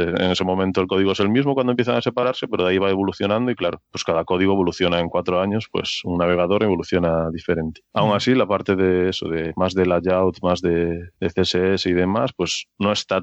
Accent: Baiona, Galicia, Spain; soy de Bayona, de Galicia, de un pueblo de Galicia.

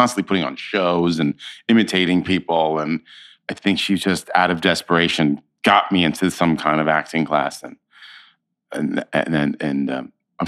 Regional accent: San Francisco, California, United States; I grew up in San Francisco, and they have a professional theater company there called the American Conservatory Theater

